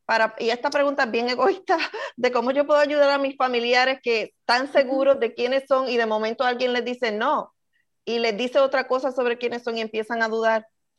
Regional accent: Puerto Rico; moved away; yo soy puertorriqueña, aunque vivo en la diáspora

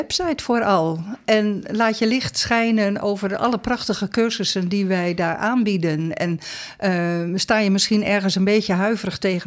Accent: Zeegse, Drenthe, Netherlands; Ik kom uit Zeegse.

